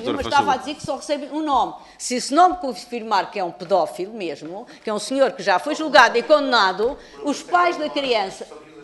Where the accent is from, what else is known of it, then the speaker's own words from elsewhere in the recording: Portugal; eu digo sempre isto porque sou portuguesa, sou cidadã